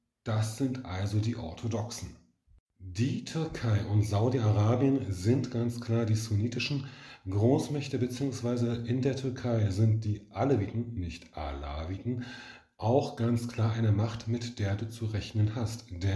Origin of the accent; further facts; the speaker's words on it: Germany; der Russe ist für mich als Deutscher ganz klar in Sichtweite.